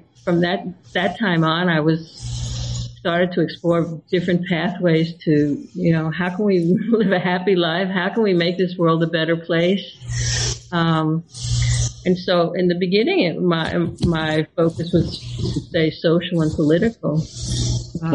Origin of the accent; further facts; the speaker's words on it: Washington, D.C. area, United States; I grew up in the United States, and during the 1960s, I grew up in the suburb of Washington, D.C., because my father worked in the Pentagon.